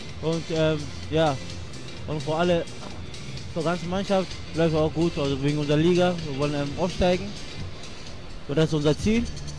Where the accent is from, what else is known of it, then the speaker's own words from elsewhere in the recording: Ghana; Ich komme aus also Ghana.